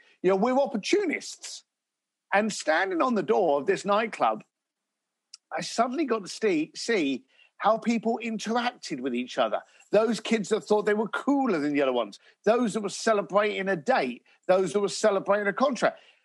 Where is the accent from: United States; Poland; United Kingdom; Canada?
United Kingdom; London; Growing up in East London to what I thought was in a poor family